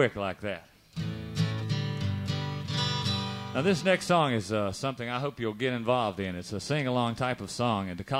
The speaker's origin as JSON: {"language": "English", "region": "North Carolina", "country": "United States", "tie": "born or raised there", "said": "Growing up in North Carolina at 6 o'clock every night, you sit down there to eat dinner and watch the news"}